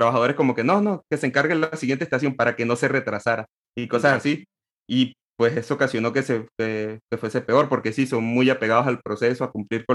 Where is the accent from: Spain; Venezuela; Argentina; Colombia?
Venezuela; now in Mexico; el caso de yo que vengo de Venezuela y ahora estoy en México